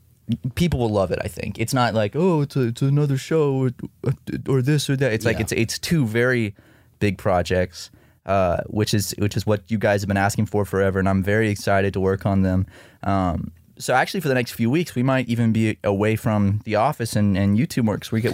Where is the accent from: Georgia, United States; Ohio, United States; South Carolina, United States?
South Carolina, United States; Charleston; The Civil War literally started in my hometown.